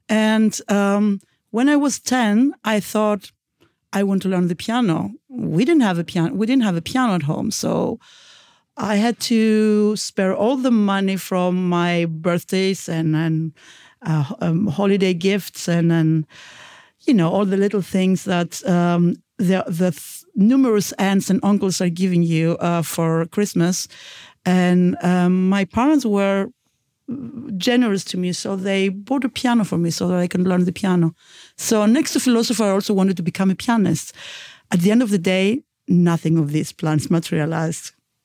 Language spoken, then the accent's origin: English; Greece; I was born and raised in Greece. I went to school there.